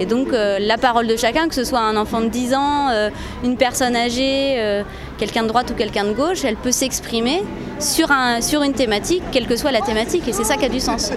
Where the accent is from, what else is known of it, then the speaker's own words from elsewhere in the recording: Tours, Centre-Val de Loire, France; je viens de Tours